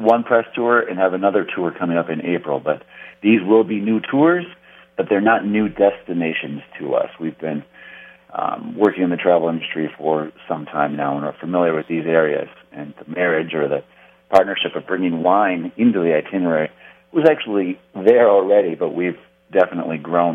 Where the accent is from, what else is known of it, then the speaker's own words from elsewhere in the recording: Midwest, United States; moved away as an adult; now in Bozeman, United States; It isn't. I grew up in the Midwest, but moved here after graduating from college to explore the mountains and the vast wilderness that we have out here.